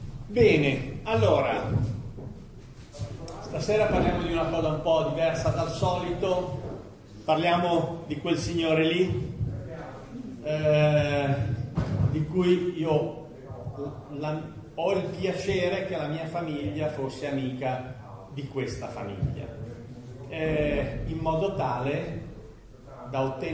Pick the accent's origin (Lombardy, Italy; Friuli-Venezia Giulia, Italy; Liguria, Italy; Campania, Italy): Liguria, Italy; Porto Venere; io vengo da Porto Venere, è un posto molto bello, siete tutti invitati